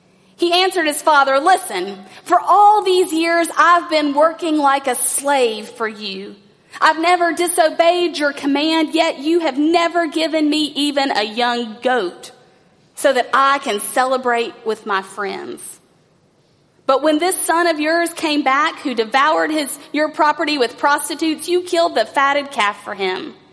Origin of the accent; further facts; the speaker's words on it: North Carolina, United States; So many of you know I grew up in Jackson County, North Carolina.